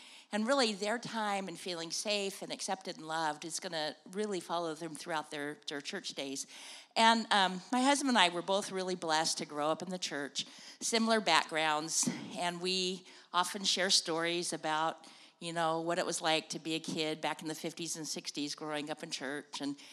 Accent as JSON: {"language": "English", "region": "California", "country": "United States", "tie": "born or raised there", "said": "And I grew up in California in the 50s and 60s."}